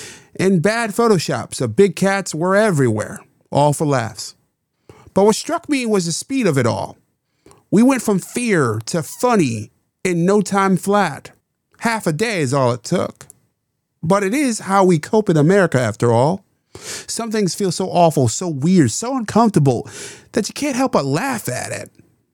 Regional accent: Rochester, New York, United States; A mania swung through my hometown, Rochester, New York.

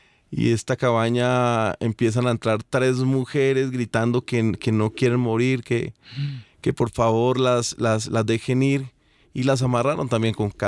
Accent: Girardot, Cundinamarca, Colombia; Yo soy de una ciudad que se llama Girardot, a 2 horas de la capital de Bogotá.

